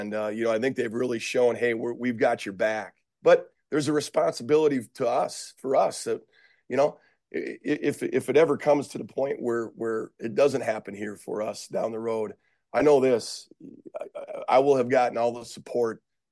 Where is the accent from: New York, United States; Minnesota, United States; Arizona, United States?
Minnesota, United States; I mean, I grew up in Minnesota, so I've always kind of followed the Gophers.